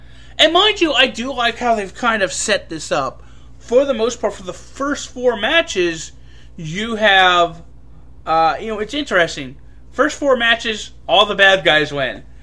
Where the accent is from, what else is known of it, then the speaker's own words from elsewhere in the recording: the South, United States; now in New Jersey, United States; I'm formerly from the South. I know how they think. There's a reason I'm glad to be in New Jersey, to an extent.